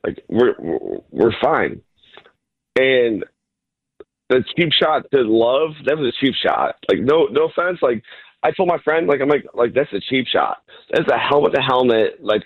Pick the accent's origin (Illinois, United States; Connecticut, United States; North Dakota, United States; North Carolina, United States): Illinois, United States; Chicago; So I'm from Chicago. I'm a Packer fan